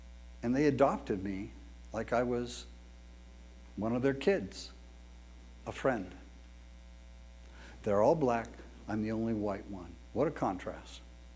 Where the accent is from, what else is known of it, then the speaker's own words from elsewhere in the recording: Encino, California, United States; I grew up in white America. I grew up in the San Fernando Valley in Encino. If you couldn't get any whiter than Encino. And I went to Reseda High School, and it was a white high school.